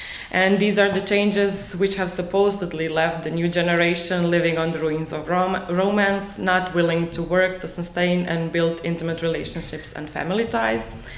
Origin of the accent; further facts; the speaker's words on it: Croatia; English is a second language; now in Slovenia; I'm also from Croatia, the same as Marta, but I've been living in Slovenia for some time.